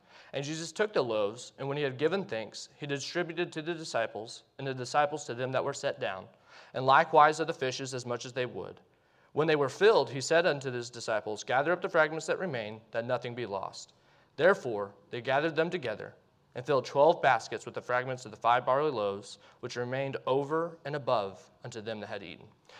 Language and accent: English; Lubbock, Texas, United States; As he said … I'm from Lubbock, Texas. We go to a Bible Baptist church there in Slayton. I've grown up in church my whole life.